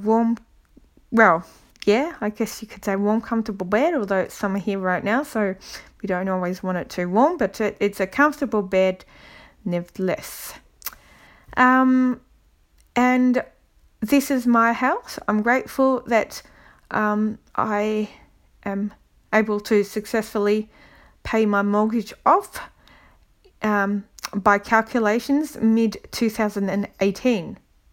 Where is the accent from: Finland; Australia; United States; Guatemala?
Australia; Melbourne, Victoria; I'm 37 from Melbourne, Australia.